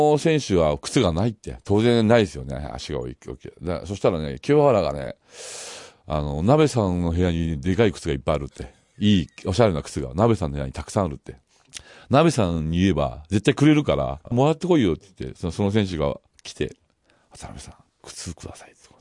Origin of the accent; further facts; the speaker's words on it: Gunma, Japan; moved away as an adult; 僕ね、群馬の田舎から出てきて、まあ1年目はね、高校出て1年目は本当安い給料だったんですけど